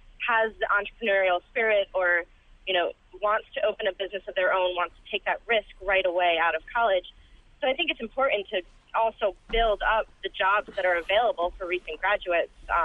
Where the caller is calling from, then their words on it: Syracuse, New York, United States; I'm calling in from Syracuse, and I just graduated the University of Rochester this past spring and stayed in the upstate area.